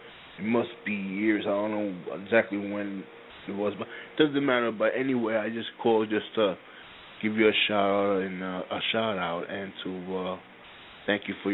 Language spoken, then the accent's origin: English; Binghamton, New York, United States; I'm originally from Binghamton, New York. It's upstate from New York City. I represent Binghamton, New York. This is where I live.